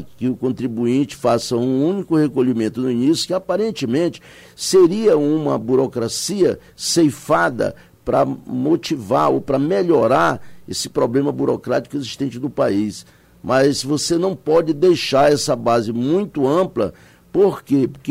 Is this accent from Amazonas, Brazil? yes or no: yes; Manaus, Amazonas, Brazil; esse compete a nós discutirmos enquanto amazonenses, enquanto manauaras